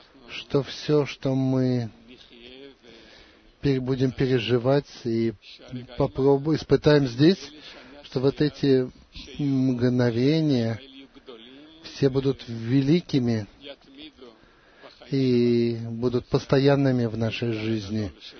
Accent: Argentina; now in Israel; я из Аргентины. Сейчас я живу в Израиле. Я пришел в Каббалу именно потому, что я поехал из Аргентины в Израиль.

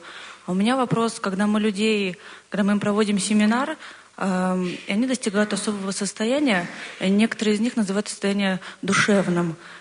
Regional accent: Kyiv, Ukraine; я из Киева.

